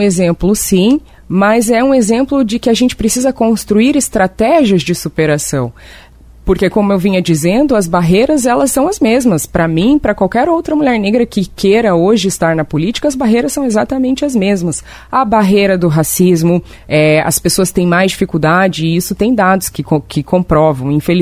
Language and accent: Portuguese; Curitiba, Paraná, Brazil; as pessoas elas se espantam um pouco pelo fato de eu ser paranaense. Né? E eu sou paranaense, nasci em Curitiba.